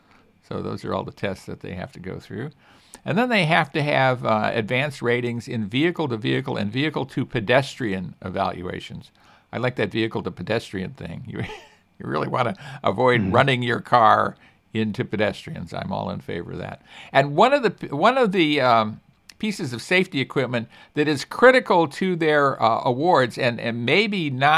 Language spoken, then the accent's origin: English; Chicago, Illinois, United States; I grew up in Chicago with below zero weather frequently